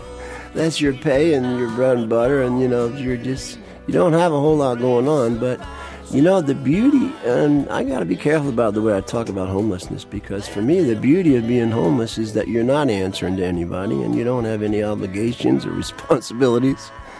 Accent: Long Island, New York, United States; now in Upstate New York, United States; I grew up on Long Island, and when I started having kids, I decided that I was going to get them off Long Island, so I moved upstate to raise my children.

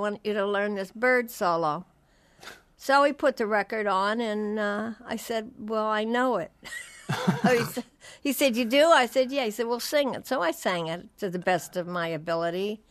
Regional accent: Detroit, Michigan, United States; now in New York City, United States; I got to know him quite well after I moved to New York City from Detroit.

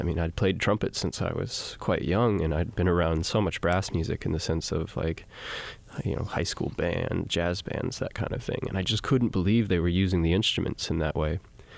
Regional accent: Santa Fe, New Mexico, United States; It started when I was in Santa Fe. I was a teenager. Growing up in Santa Fe was this weird situation where you're exposed to very touristy culture on one, you know, on one end of the spectrum, and on the other, it's largely Hispanic, Native American

